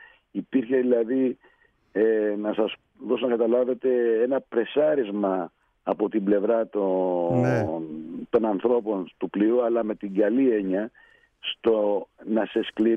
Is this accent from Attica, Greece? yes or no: yes; Athens, Attica, Greece; now in Paros, Greece; Εγώ είμαι από Αθήνα, έτσι, να τα ξεχωρίσουμε τα πράγματα. Εγώ είμαι γέννημα θρέμα Αθηναίος, Ακρόπολη, η περιοχή μου, από εκεί ήταν οι γονείς μου.